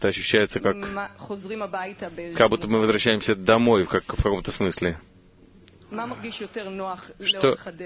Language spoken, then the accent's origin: Russian; Australia; я из Австралии. Я не из группы Сидней или Мельбурна, я из виртуальной группы.